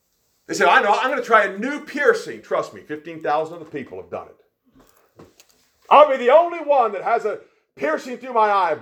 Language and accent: English; Maryland, United States; I grew up on the West Virginia-Maryland line, and we were the Marylanders.